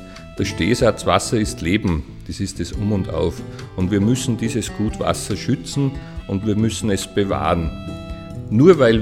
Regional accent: Bad Goisern, Upper Austria, Austria; Ich kann in diesem Fall für meine Heimatgemeinde Bad Gäusern sprechen.

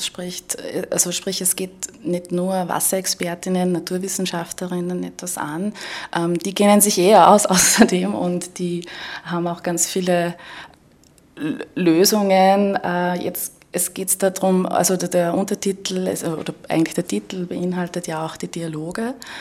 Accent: Wels, Upper Austria, Austria; now in Vienna, Austria; Ich bin in Wels geboren und in der Welser Gegend aufgewachsen und habe dann im In- und Ausland studiert, lebe in Wien.

